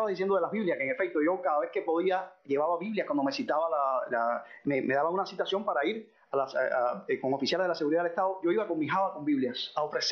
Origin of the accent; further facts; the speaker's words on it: Cuba; todos somos cubanos